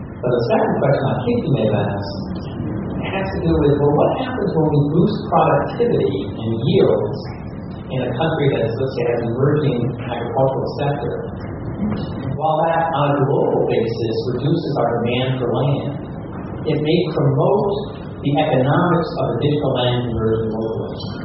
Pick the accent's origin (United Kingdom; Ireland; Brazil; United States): Brazil; And then I grew up in Brazil to prove that was important.